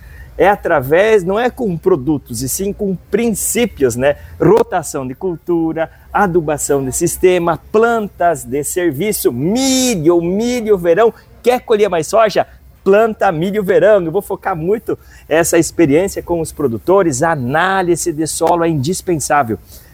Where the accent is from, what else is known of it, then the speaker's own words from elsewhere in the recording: Maravilha, Santa Catarina, Brazil; born there; now in Mangueirinha, Brazil; Depois nós fomos para Maravilha, Santa Catarina. Eu nasci em Maravilha e já há 40 anos estou em Mangueirinha, sudoeste do Paraná.